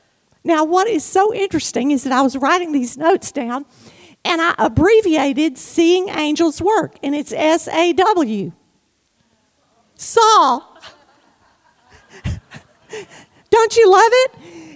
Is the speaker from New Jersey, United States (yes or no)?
no; Louisiana, United States; I was raised in the Baptist church, and so I know hymns that y'all never even thought about hearing. I mean, no kidding. And I started singing this song there lying on my bed this afternoon that I haven't sung since I was a teenager in the Baptist church in Louisiana.